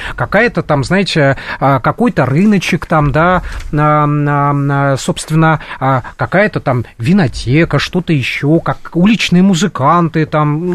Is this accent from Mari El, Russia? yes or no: yes; Yoshkar-Ola, Mari El, Russia; Мой родной город Йошкар-Ола.